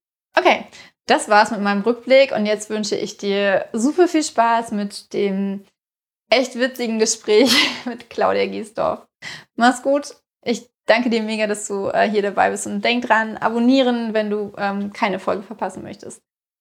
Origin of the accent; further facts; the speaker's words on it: Berlin, Germany; ich komme halt aus Ost-Berlin und da sagt man 10:45.